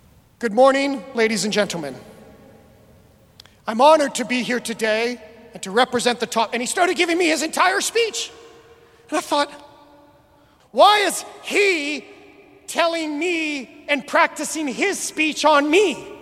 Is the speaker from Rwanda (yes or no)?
no; Canada; now in United States; as a Canadian